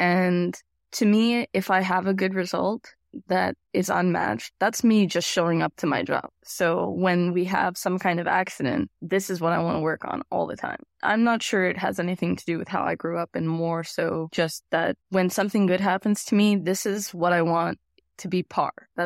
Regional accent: Las Vegas, Nevada, United States; But being in a blizzard, I grew up in Vegas. It was a little scary.

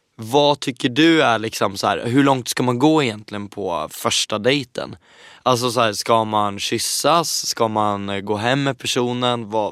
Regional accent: Eskilstuna, Södermanland, Sweden; also born or lived in Västerås; Jag är ju uppvuxen i Eskilstuna, bott i Västerås. Det är småstäder

